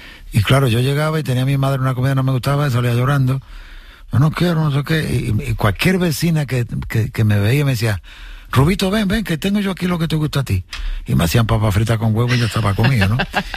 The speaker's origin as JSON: {"language": "Spanish", "town": "Jerez de la Frontera", "region": "Andalusia", "country": "Spain", "tie": "born there", "said": "la mía la he tenido toda la vida a 12 kilómetros de donde nací, en Jerez de la Frontera."}